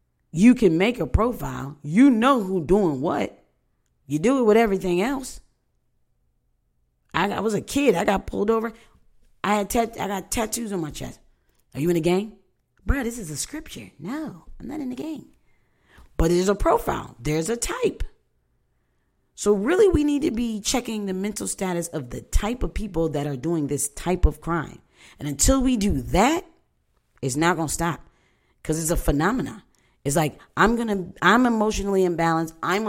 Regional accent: United States; I love America. I am American as they come.

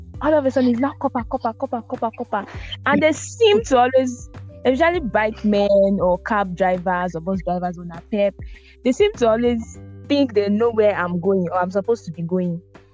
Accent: Ibadan, Oyo, Nigeria; this is literally my area. I grew up in Ibadan all my life.

